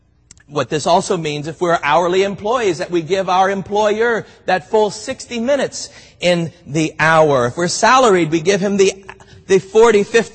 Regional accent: Miami, Florida, United States; I grew up in Miami, Florida, and about this time of year, hurricanes always seemed to come around

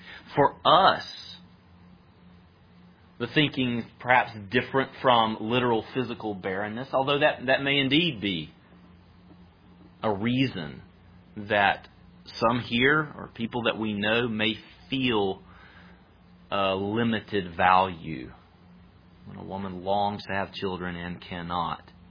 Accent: North Carolina, United States; I think of another friend of my parents from my hometown in North Carolina.

